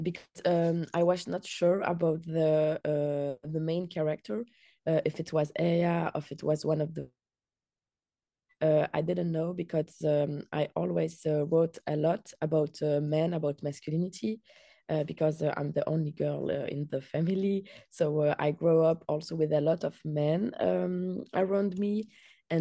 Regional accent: Belgium; I am born and raised in Belgium with a Tunisian father and a Danish mother.

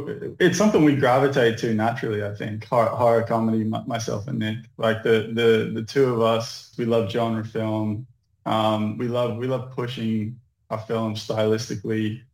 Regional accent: Ireland; I think as well, like, growing up in Ireland, humor is such an integral part of the culture.

